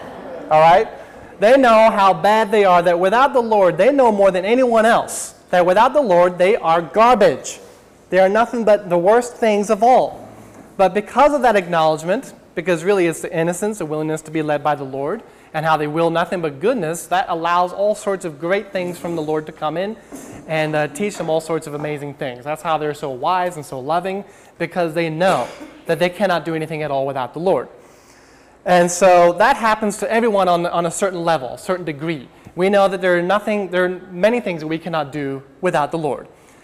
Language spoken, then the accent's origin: English; Ivyland, Pennsylvania, United States; I'm from Ivyland, and this is my first time here at Jacobs Creek